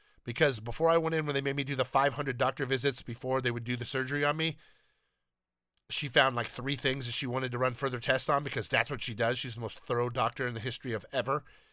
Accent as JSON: {"language": "English", "region": "Alabama", "country": "United States", "said": "I'm from the South. Don't knock it. Hey, South, don't get mad. Don't kick the podcast off. I'm from Alabama, great state of Alabama."}